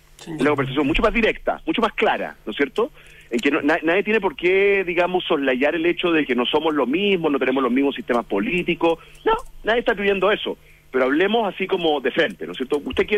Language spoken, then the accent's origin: Spanish; Chile; nosotros como chilenos